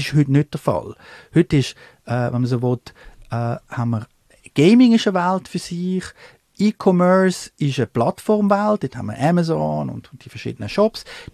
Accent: Switzerland; wollte ich als Schweizer wirklich jetzt weiterhin in dieser Faxliga spielen

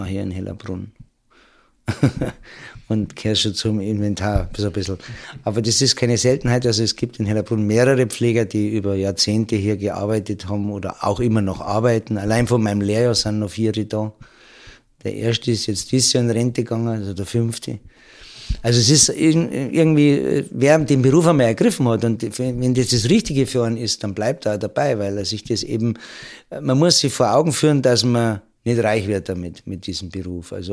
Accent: Hellabrunn, Bavaria, Germany; ich bin ein Hallachinger. Ich bin in Hallaching aufgewachsen und das ist also, wer sich auskennt, nicht sehr weit weg von hier, vielleicht 100 Meter Luftlinie.

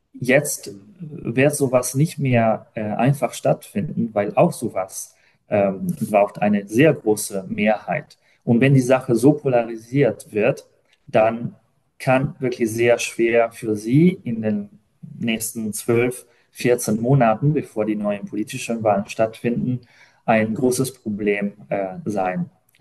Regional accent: Italy; als Italiener, der aber auch ein bisschen europäische Erfahrung hat

